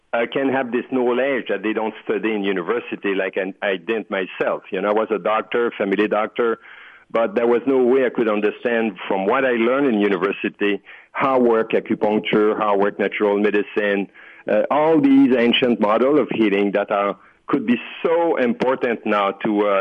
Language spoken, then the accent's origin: English; Canada; I come from Canada, so I know also how this works.